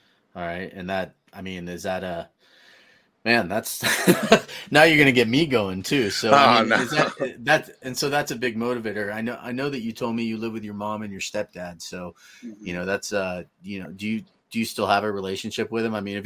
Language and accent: English; California, United States; You know, and I grew up in the Bay Area, which is basically just like one giant city that goes from one town to the next